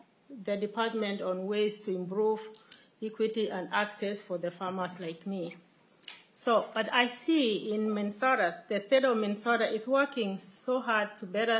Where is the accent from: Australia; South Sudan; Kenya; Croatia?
Kenya; now in United States; I'm originally from Kenya, born and raised in a farm. Migrated here in 1998, went to school to be a nurse